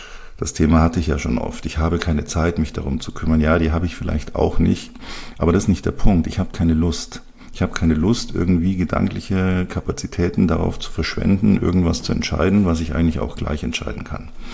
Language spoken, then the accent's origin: German; Bavaria, Germany; Das Wapperl oben, wie man bei uns in Bayern sagt